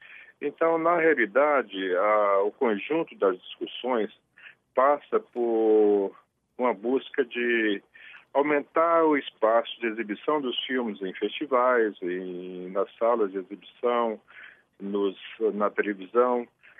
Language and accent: Portuguese; Brazil; Eu, como brasileiro, posso falar com tranquilidade